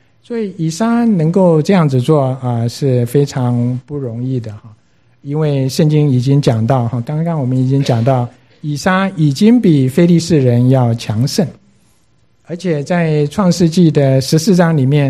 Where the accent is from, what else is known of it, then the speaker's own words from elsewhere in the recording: China; 有人说，我们中国人什么都能吃，就是不能吃亏。